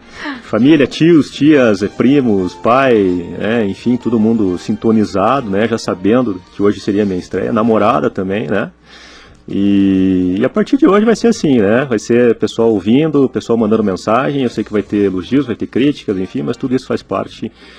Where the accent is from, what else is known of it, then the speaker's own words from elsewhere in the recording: Nova Vitória, Paraná, Brazil; moved away as an adult; eu nasci, sou natural aqui de Nova Vitória, né? E com 18 anos eu saí aqui do Paraná para estudar jornalismo no Rio Grande do Sul